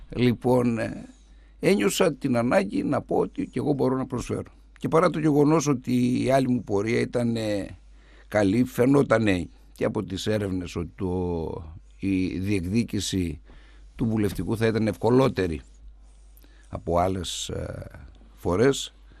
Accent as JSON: {"language": "Greek", "town": "Thessaloniki", "region": "Central Macedonia", "country": "Greece", "tie": "born or raised there", "said": "Όλη μου η διαδρομή είναι η Θεσσαλονίκη. Γεννήθηκα, μεγάλωσα, τέταρτο γυμνάσιο στα Λεμονάδικα, οδό Συγκρού. Και Πανεπιστήμιο του Πολυτεχνείου Θεσσαλονίκης"}